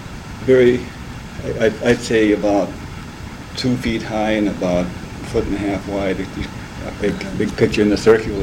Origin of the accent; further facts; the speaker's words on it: Brantwood, Wisconsin, United States; born there; Okay, I was born in Brantwood, Wisconsin. Some say it was in the sauna, I'm not sure about that.